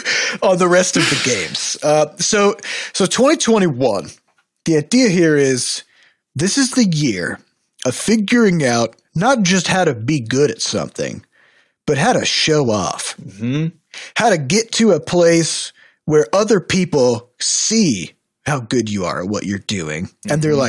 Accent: Iowa, United States; I think we have a big problem because we're from Iowa.

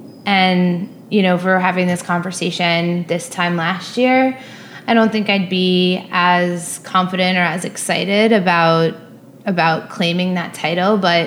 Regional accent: Long Island, New York, United States; So I grew up on Long Island with two very creative parents.

